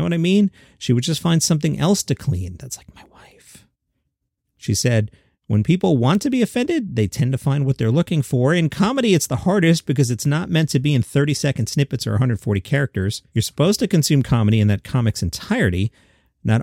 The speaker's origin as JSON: {"language": "English", "region": "Indiana", "country": "United States", "said": "I do curse in everyday life. I'm from Indiana."}